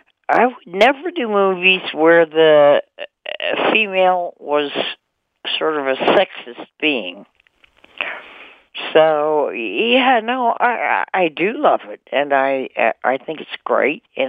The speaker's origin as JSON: {"language": "English", "region": "Canadian Arctic", "country": "Canada", "said": "Now, I'm from the Canadian Arctic. I'm kind of an odd movie star. You don't usually get people from the Arctic who are movie stars."}